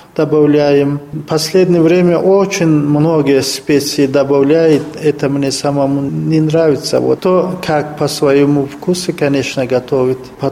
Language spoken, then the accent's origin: Russian; Uzbekistan; Russian is a second language; now in Russia; Мы узбеки простой народ, и чуваши простой народ. Здесь живется нам хорошо, комфортно.